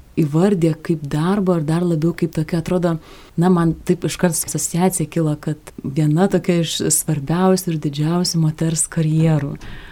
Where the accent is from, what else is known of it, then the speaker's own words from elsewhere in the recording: Kaunas, Kaunas County, Lithuania; kadangi esu iš Kauno